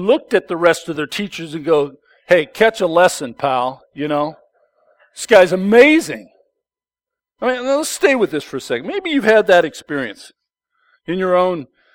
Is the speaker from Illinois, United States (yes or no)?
no; Oakland, California, United States; I grew up in Oakland, and we were Raider fans as kids.